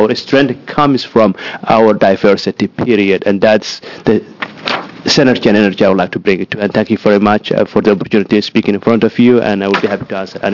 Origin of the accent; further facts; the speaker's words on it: Somalia; now in United States; I'm originally from Somalia. I came to state of Oregon 13 and a half years ago with knowing no one.